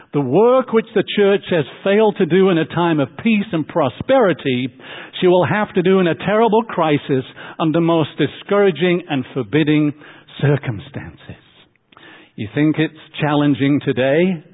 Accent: England, United Kingdom; You know, I come from England, and you know, the English can have a stiff upper lip.

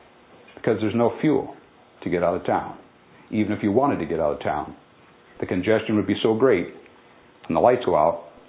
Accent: United States; I appreciate America. I thank God to be the privilege of being an American.

